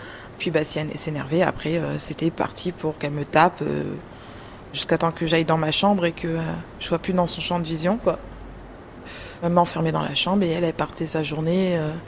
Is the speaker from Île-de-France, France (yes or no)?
yes; Sucy-en-Brie, Île-de-France, France; born there; now in Béarn, France; j'ai 31 ans. Je suis née à Sucy-en-Brie, dans le Val-de-Marne. Et puis maintenant, je suis dans le Béarn. C'est une belle région.